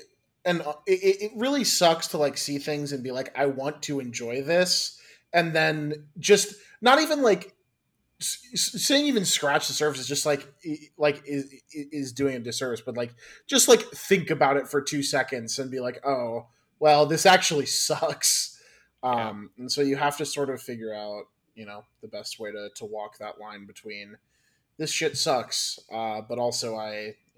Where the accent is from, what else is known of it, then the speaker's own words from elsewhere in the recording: Midwest, United States; I'm from the Midwest, Chad.